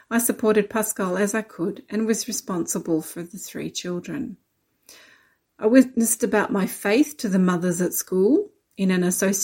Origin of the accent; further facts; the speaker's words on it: Australia; moved away as an adult; I asked the Lord to allow me to go back to Australia every 4 years, like Austral